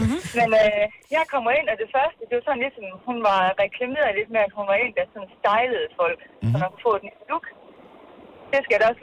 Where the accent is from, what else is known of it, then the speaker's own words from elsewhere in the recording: Struer, Central Denmark Region, Denmark; Jeg er fra Struer.